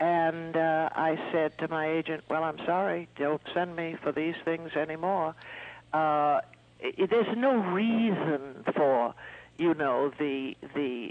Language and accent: English; China; moved away; I only know it because I was born and raised in China. We fled from China